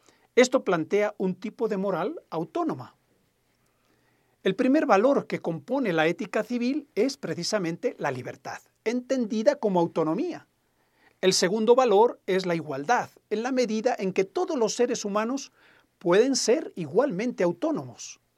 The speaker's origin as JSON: {"language": "Spanish", "country": "Ecuador", "said": "En nuestro caso, como ecuatorianos y ecuatorianas, los derechos y deberes están consagrados en la Constitución de la República del Ecuador del año 2008."}